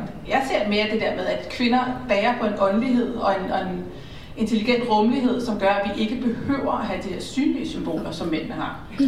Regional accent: Annisse, Capital Region of Denmark, Denmark; Nej, det gør jeg faktisk ikke, for jeg er fra Annisse.

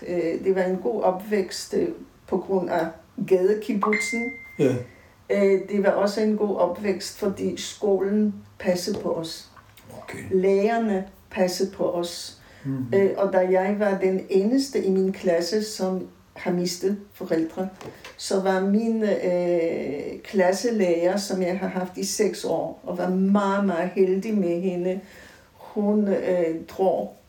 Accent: Poland; now in Denmark; da jeg rejste ud af Polen, så var jeg som palæstinenser, fordi jeg var uden statsborgerskab.

